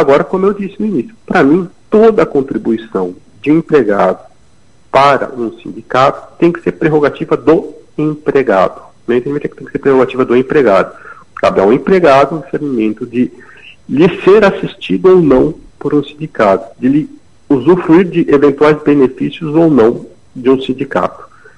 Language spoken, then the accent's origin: Portuguese; Brasília, Federal District, Brazil; Eu que sou de Brasília